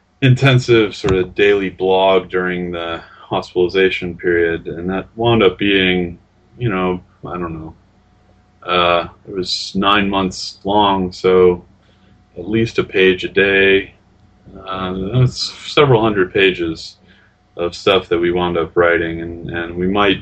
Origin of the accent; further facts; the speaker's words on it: Mount Prospect, Illinois, United States; I grew up in Mount Prospect.